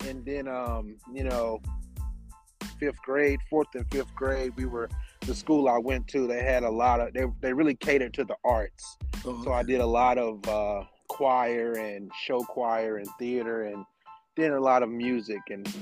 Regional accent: Reidsville, North Carolina, United States; I'm from Reidsville, North Carolina. Small town. No one will know.

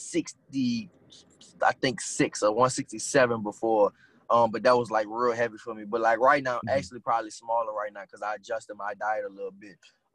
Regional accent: New Orleans, Louisiana, United States; I didn't have that growing up in New Orleans.

